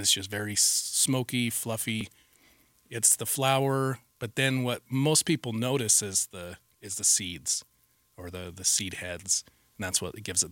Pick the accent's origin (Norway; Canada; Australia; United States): United States; Utah; You're very welcome. It's definitely snowy up where I'm from.